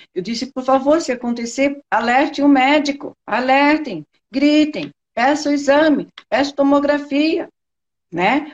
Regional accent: Blumenau, Santa Catarina, Brazil; eu sou de Santa Catarina, Blumenau, e agora estou faz uns 5 dias, estou no norte.

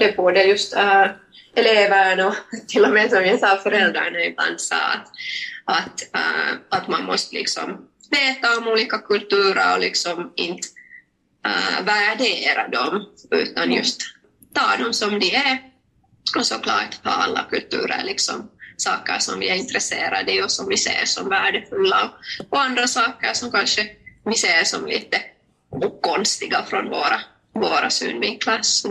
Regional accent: Finland; mina föräldrar kom från ett annat land, men jag ser ut som finländsk, och det har ju aldrig blivit ifrågasatt att jag är helt finländskt.

